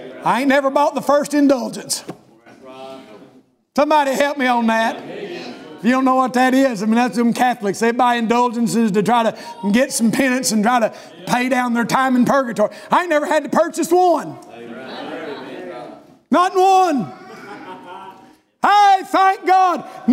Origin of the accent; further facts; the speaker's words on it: United States; I grew up in Scott County. Forgive my education.